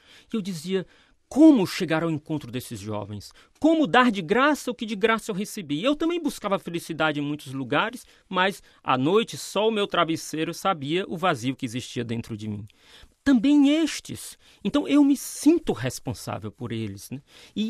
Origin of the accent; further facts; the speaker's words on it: Fortaleza, Ceará, Brazil; Mas eu olhava os jovens meus amigos da minha cidade, de onde eu venho, de onde eu nasci, Fortaleza.